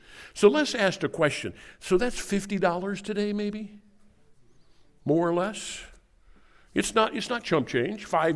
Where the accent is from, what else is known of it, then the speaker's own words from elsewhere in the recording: Illinois, United States; Do you know I'm from Illinois? Detasseling corn down in the river bottoms in the Illinois-Mississippi River Valley down where I'm from.